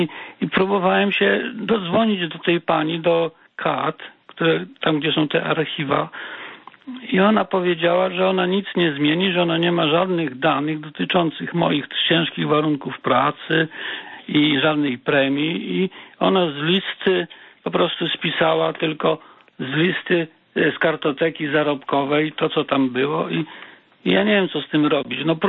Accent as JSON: {"language": "Polish", "town": "Gdańsk", "region": "Pomeranian Voivodeship", "country": "Poland", "said": "ja jestem z Oliwy, ale dzwonię teraz z Welina."}